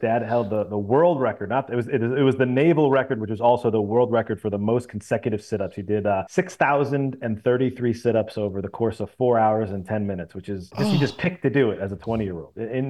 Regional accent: Boston, Massachusetts, United States; You know, I grew up in Boston, so maybe I wanted to be, you know, the left fielder, the next great left fielder for the Red Sox.

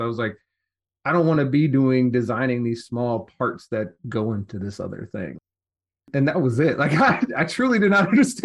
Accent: Detroit, Michigan, United States; But I was born in Detroit, actually grew up on the east side, and went to Trix Elementary, went to Boys and Girls Club over there on Shaner

